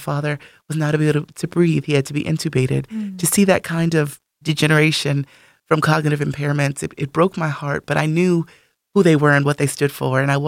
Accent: New York, United States; So I'm from a relatively small family. It was just me, my mom, and my dad growing up in New York.

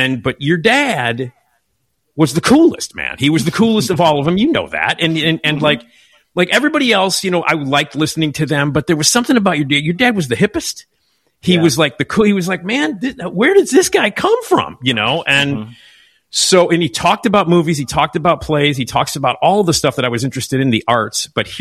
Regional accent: Chicago, Illinois, United States; I grew up on Addison, just blocks away from Wrigley Field, so I am a Cubs fan.

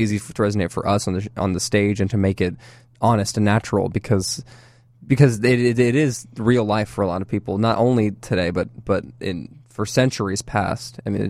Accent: Dallas, Texas, United States; Yeah, I am from Dallas.

